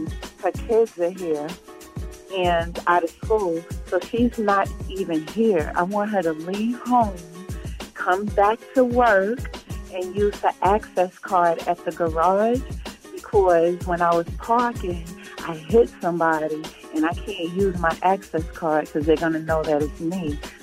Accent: Brooklyn, New York, United States; now in Atlanta, United States; I'm from Brooklyn. I'm in Atlanta now, though.

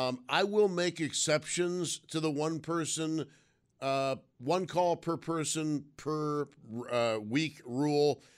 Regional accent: Olean, New York, United States; born there; was born in Olean, New York.

